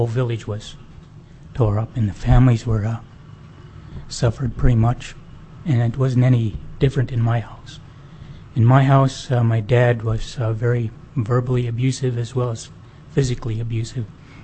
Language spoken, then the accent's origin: English; Old Harbor, Alaska, United States; I grew up in Old Harbor.